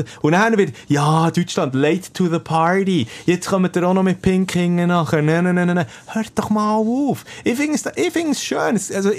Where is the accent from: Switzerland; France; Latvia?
Switzerland